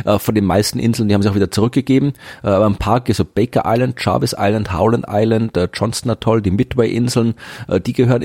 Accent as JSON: {"language": "German", "country": "Austria", "said": "Ich als Österreicher muss ich dann, kann ich nicht anders als hier"}